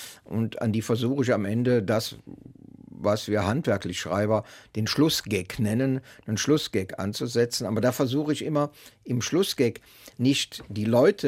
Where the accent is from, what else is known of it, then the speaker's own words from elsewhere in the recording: North Rhine-Westphalia, Germany; wenn man uns früher fragt, also meine Generation der alten Männer, von wo kommst du, haben wir gesagt, ja so aus bei Köln. oder aus so bei Aachen. Eifel haben wir nie gesagt.